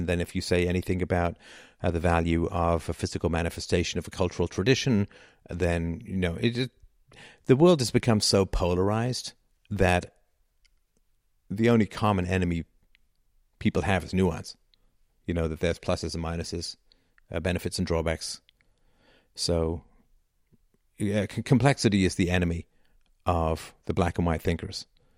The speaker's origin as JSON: {"language": "English", "region": "England", "country": "United Kingdom", "tie": "born or raised there", "said": "as I grew up in England, of course."}